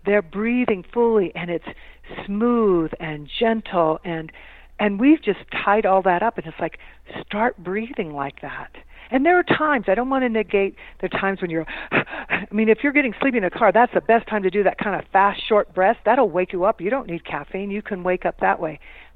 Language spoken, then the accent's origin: English; Midwest, United States; you see as a little girl growing up in the Midwest, you know, the kinds of mistreatments to people because of the color skin.